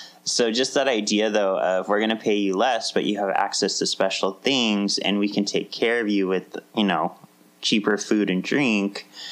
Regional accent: Placentia, California, United States; Growing up, that's what made me think of it, is I grew up in Placentia, which is right next to Anaheim.

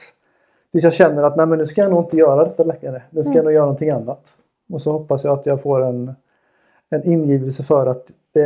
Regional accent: Bankeryd, Jönköping County, Sweden; also born or lived in Gothenburg / Linköping; Jag är född i Göteborg. Mm. Men uppväxt här i Bankeryd.

